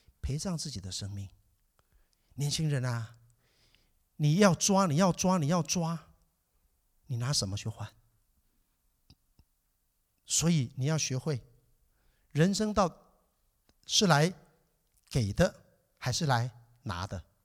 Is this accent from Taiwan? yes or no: yes; Taiwan; 他认识一个朋友，也是我们台湾人，台湾人真是太厉害了啊